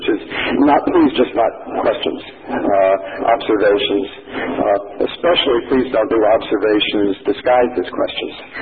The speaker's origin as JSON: {"language": "English", "town": "Boston", "region": "Massachusetts", "country": "United States", "tie": "born or raised there", "said": "First, I am a Red Sox fan. I grew up in Boston."}